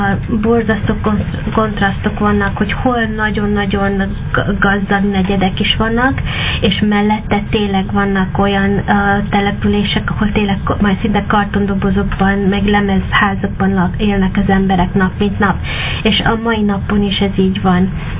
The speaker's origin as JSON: {"language": "Hungarian", "country": "United States", "tie": "born or raised there", "lives_now": "Hungary", "said": "itt sokkal nagyobb biztonságban érzem magam, mint Amerikában. A mi negyedünk, ahol mi nőttünk fel, az tényleg elég normális"}